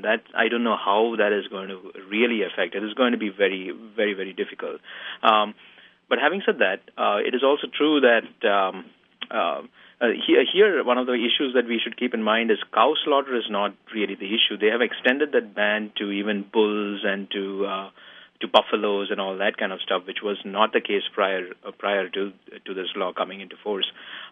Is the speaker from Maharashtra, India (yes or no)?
yes; Mumbai, Maharashtra, India; Growing up in Mumbai during the 80s and 90s